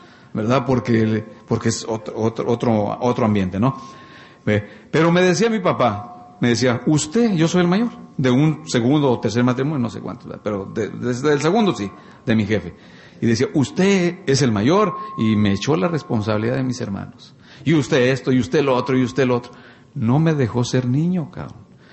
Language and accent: Spanish; Durango, Mexico; now in United States; Yo vengo, es un pueblo en Durango, ¿no? De donde yo soy.